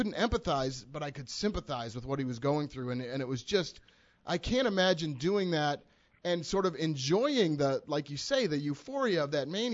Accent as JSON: {"language": "English", "town": "Boston", "region": "Massachusetts", "country": "United States", "said": "I'm from Boston. I had cowboy boots."}